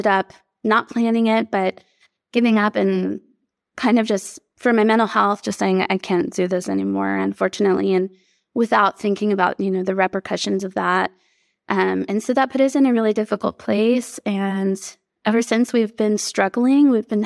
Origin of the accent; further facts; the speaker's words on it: Texas, United States; Yeah, I grew up here in Texas, and my family, my granddad worked until, you know, his last day on earth.